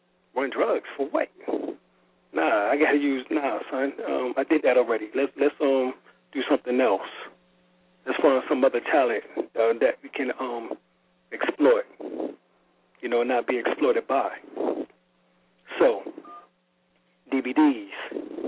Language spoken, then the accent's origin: English; New York City, New York, United States; You know, I grew up in Harlem, 129th Street between Lenox, which is Malcolm X Boulevard nowadays, and Fifth Ave.